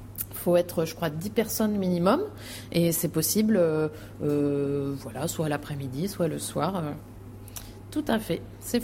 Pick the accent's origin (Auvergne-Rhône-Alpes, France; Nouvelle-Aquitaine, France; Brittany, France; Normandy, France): Normandy, France; Dieppe; Ah bah, moi, je viens de Normandie. Je viens de Haute-Normandie. De Dieppe.